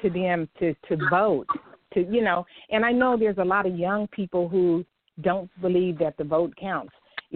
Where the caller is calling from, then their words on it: Sacramento, California, United States; I'm calling from Sacramento.